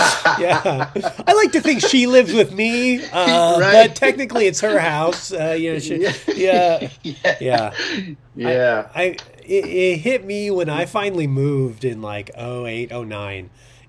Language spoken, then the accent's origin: English; Long Beach, California, United States; I grew up in Long Beach, and like, I love Long Beach as a city. I liked living there.